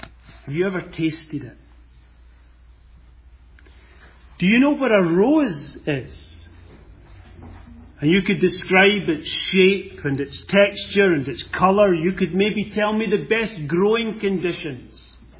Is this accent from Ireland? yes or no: no; Scotland, United Kingdom; I come from Scotland. Now, I don't know whether any of you have ever been in Scotland.